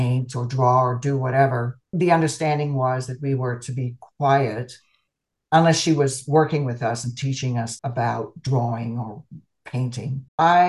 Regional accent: Amsterdam, North Holland, Netherlands; And I grew up in Amsterdam.

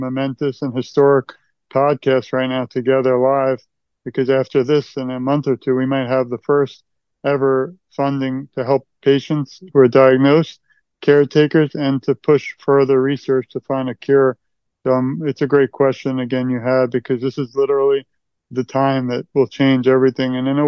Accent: New York, United States; When I was a little child, I'm from New York, my mother took me to see Broadway Memory or Cats

